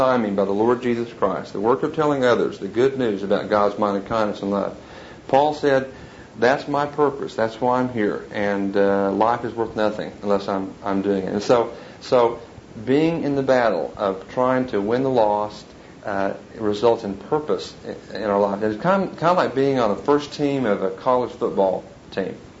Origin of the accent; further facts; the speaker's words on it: Oklahoma, United States; They don't have the kind of background that you and I grew up with here in Fargo and me in Oklahoma.